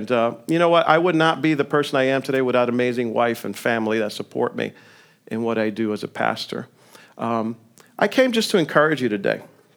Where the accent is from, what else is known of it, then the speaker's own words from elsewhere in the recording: New York, United States; I ended up coming back to New York, my home state.